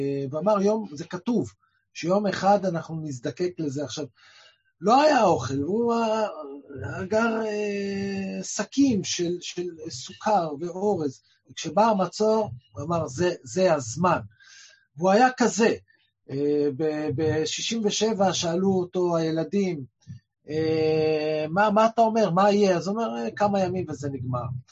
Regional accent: Jerusalem, Jerusalem District, Israel; גדלתי במין איזושהי הוויה ירושלמית, אפשר לקרוא לה קורדית, מזרחית, סורית

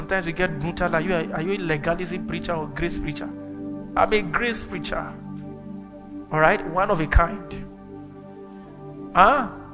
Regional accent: Kaduna, Kaduna State, Nigeria; I mean, we sat down, we prayed 6 hours straight when we were growing up in Kaduna.

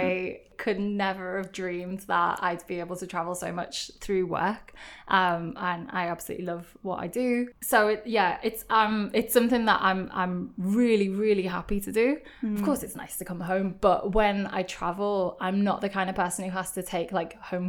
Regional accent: Liverpool, North West England, United Kingdom; So feeling like English, feeling like I'm from Liverpool. So like I grew up in Liverpool.

